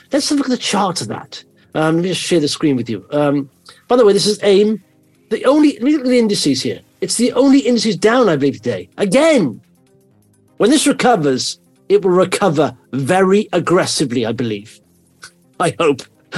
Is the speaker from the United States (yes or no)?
no; Wales, United Kingdom; obviously I'm from Wales, but I used to drive back and forth.